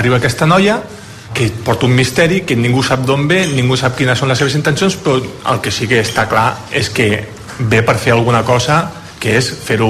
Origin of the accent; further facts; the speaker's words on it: Catalonia, Spain; Com a bon català.